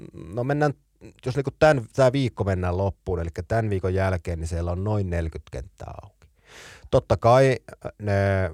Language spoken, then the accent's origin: Finnish; Oulu, North Ostrobothnia, Finland; niin pohjoisin kenttä, rakas kotiseutuni.